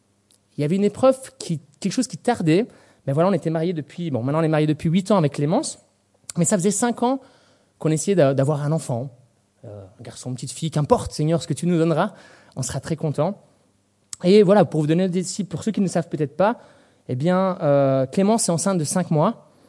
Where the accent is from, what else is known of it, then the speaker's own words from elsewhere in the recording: Belgium; on finissait notre stage en Belgique, mon pays d'origine